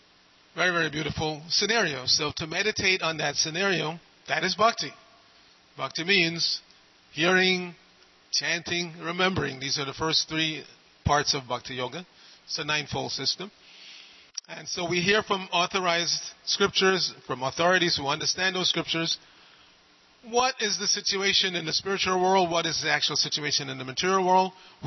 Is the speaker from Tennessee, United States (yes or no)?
no; New York, United States; not so much here in Southern California, but I'm from New York, so we experience four seasons.